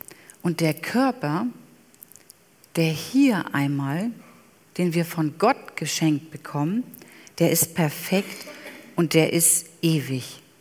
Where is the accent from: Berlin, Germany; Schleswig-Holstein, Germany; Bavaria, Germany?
Schleswig-Holstein, Germany; Lübeck; Und wie ich jung war und in der Jugend war, in meiner Heimatgemeinde, damals in Lübeck